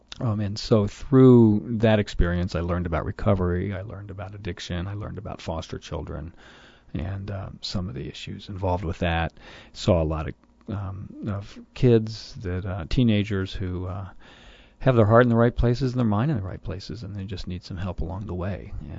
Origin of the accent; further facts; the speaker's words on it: Florida, United States; also born or lived in New Mexico; now in California, United States; I grew up in Florida. I'm from the Deep South. I live now in California. I lived in New Mexico.